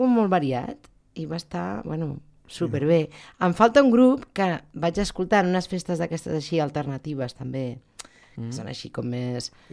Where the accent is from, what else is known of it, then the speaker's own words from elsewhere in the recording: Esplugues de Llobregat, Catalonia, Spain; vaig estar a les festes majors del meu poble, que és Esplugues del Llobregat.